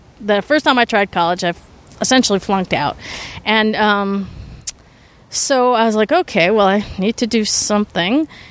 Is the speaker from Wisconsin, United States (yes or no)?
yes; Wisconsin, United States; I mean, I grew up in a rural area.